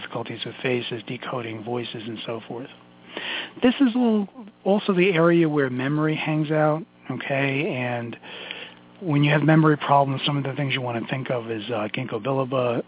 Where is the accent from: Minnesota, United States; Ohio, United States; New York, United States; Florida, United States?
New York, United States; Brooklyn; accent: Brooklyn; Oh, my God, my Brooklyn accent just came out.